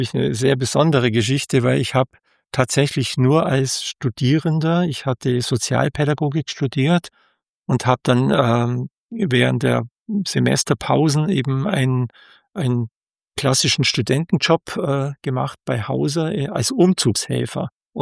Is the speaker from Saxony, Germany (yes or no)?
no; Bavaria, Germany; weil ich komme zwar aus dem Allgäu mit den Bergen vor der Haustür